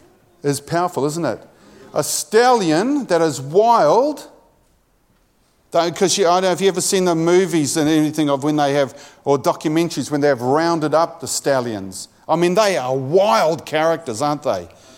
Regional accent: New Zealand; accent: New Zealand; Because I know with my New Zealand accent it might sound a little bit different.

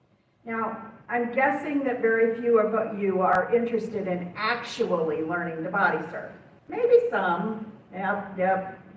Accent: Florida, United States; now in Indiana; Growing up in South Florida, as I did, is, and I know this will come as a great shock to you, very different than growing up in Indiana.

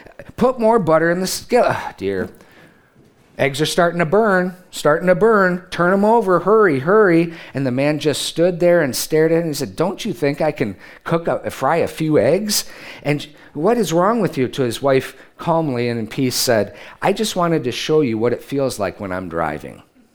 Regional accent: New York, United States; Being a New Yorker, it was a real zinger.

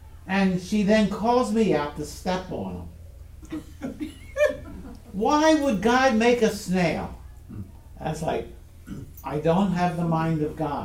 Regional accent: Maryland, United States; I grew up in Maryland on the Chesapeake Bay, and we always went fishing on an incoming tide.

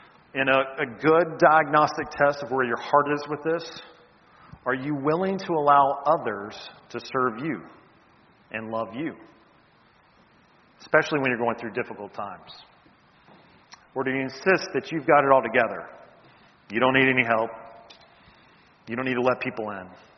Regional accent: the South, United States; You see, being American, growing up in the South, the Bible Belt, being raised in church, voting a certain way does not mean you belong to God.

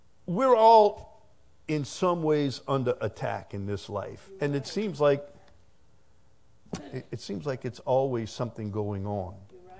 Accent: Chalmette, Louisiana, United States; Years ago, when I grew up in Chalmette, not far from the Chalmette battlefield, so we would ride our bikes over there, me and my buddies.

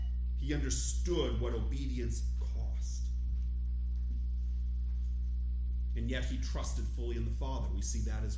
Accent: United States; born there; I was born in America, went to Sunday school when I was a little kid, so I'm a Christian, right?

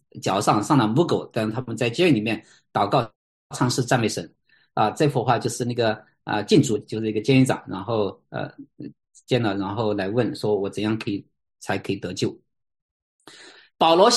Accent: Sichuan, China; accent: Sichuan Mandarin; 我这个方言是不标准的四川普通话

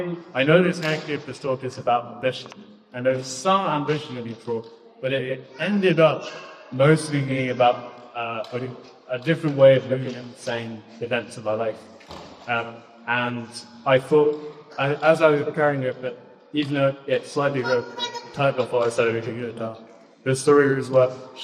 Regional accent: London, United Kingdom; I grew up in London, and I went to a really prestigious school called the London Oratory. It was a Catholic state school.

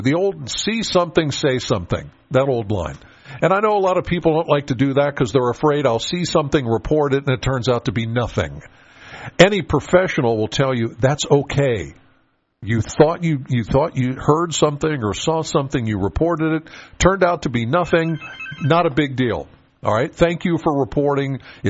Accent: Penns Valley, Pennsylvania, United States; Now I'm from Penns Valley, all right?

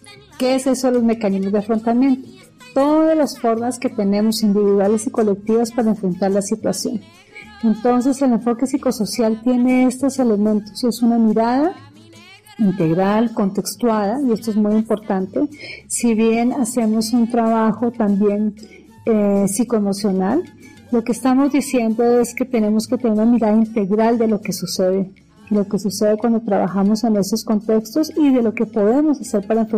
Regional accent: Colombia; now in Mexico; soy colombiana.

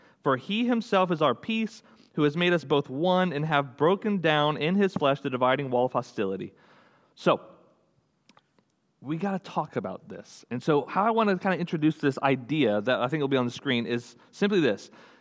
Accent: Texas, United States; We got to travel to Salem last spring break. We've never been because we're from Texas.

